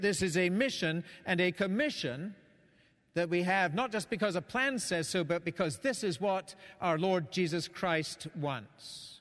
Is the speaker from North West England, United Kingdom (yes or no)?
no; Scotland, United Kingdom; When I go back to my home country of Scotland